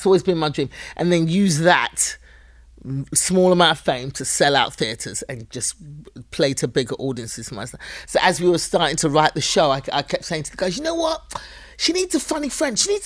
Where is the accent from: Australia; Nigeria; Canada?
Nigeria; So I was doing a lot of material about the expectations as a Nigerian child.